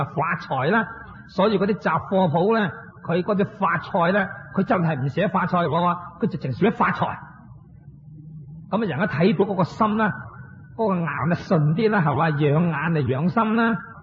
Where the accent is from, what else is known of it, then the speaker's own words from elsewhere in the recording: China; 所以我哋中国人过年啦吓